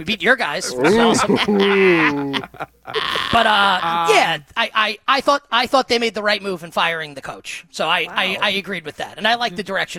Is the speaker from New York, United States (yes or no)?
yes; Queens, New York, United States; So when I grew up in Queens on Time Warner Cable, it was Channel 63.